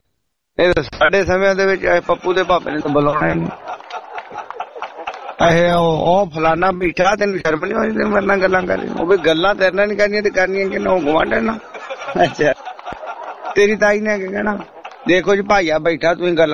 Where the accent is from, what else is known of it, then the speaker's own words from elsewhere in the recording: Punjab, India; ਓਦਾਂ ਮੈਂ ਮਾਝੇ ਵਾਲਾ ਜੀ, ਹਾਂ ਕੰਮ ਦੁਆਬੇ ਚ ਤੇ ਰਹਿਣ ਵਾਲੇ ਮਾਝੇ ਦੇ